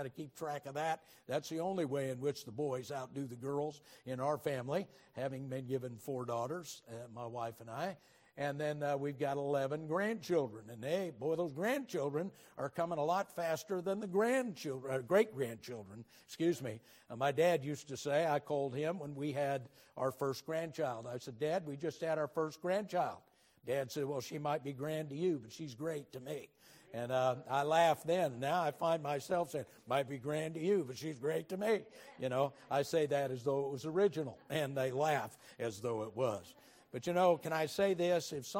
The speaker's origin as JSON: {"language": "English", "town": "Oakland", "region": "California", "country": "United States", "tie": "born there", "lives_now": "Texas, United States", "said": "I was born in Oakland, and now we're back in Texas."}